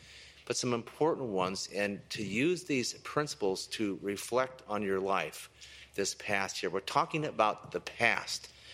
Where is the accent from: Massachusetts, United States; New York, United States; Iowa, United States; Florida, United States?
Iowa, United States; Fonda; I was checking my hometown, Fonda, Iowa, this morning.